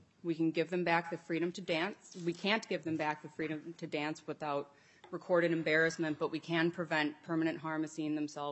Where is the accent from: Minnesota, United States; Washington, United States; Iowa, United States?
Minnesota, United States; Otsego; I'm from Otsego, Minnesota.